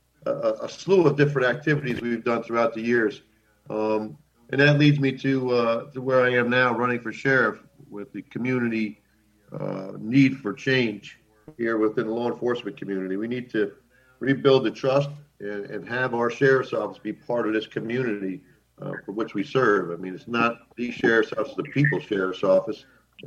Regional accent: Greenport, New York, United States; So I was born and raised here in Columbia County in the town of Greenport. Spent a lot of time in the city of Hudson when I was younger

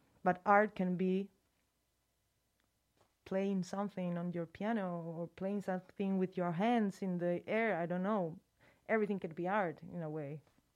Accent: Chile; English is a second language; I'm from Chile.

